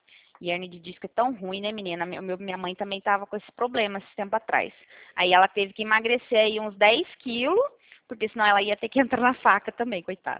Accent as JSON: {"language": "Portuguese", "town": "Americana", "region": "São Paulo", "country": "Brazil", "said": "Eu sou aqui do parte de Campinas, Americana, São"}